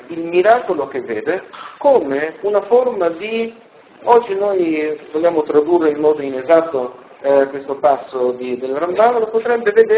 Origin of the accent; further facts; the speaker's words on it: Rome, Lazio, Italy; noi siamo romani di Roma